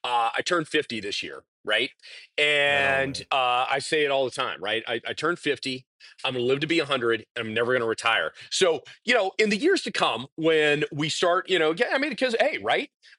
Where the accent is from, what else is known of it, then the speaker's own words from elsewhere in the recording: Sioux City, Iowa, United States; so my hometown is a town called Sioux City, Iowa. All right. Our plant's in Pender, Nebraska, 40 minutes south of Sioux City, Iowa. I grew up in Sioux City, Iowa.